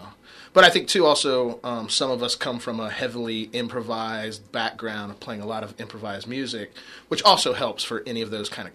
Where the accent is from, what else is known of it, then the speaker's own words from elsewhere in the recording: Ohio, United States; Well, I think we're fortunate being from Ohio with that encapsulated. Anywhere I've ever been, people are like, oh, you're from Ohio, you know, King Records